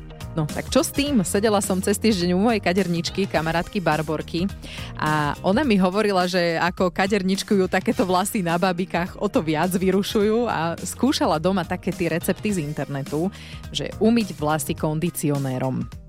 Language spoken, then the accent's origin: Slovak; Žarnovica, Banská Bystrica Region, Slovakia; now in Trnava, Slovakia; No ja teda pochádzam ako zo Žarnovice, ale teraz som sa priženila do Trnavy.